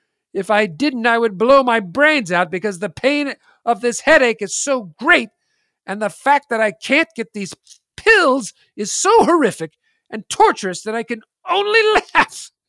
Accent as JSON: {"language": "English", "town": "San Diego", "region": "California", "country": "United States", "tie": "born or raised there", "said": "Now, for anyone growing up in San Diego at the time, you would know that Mr. Guy's Men's Shop was the finest men's shop in the whole town. It's where I shopped."}